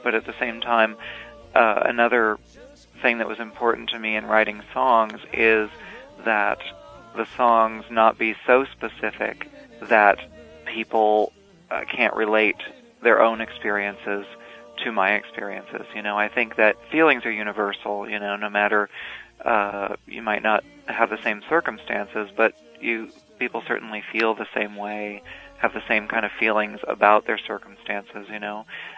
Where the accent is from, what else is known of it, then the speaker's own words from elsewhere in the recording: Illinois, United States; It's an autobiographical tune about my hometown in Illinois. Sort of gives a really good picture of growing up in a small town and how it feels to have come from there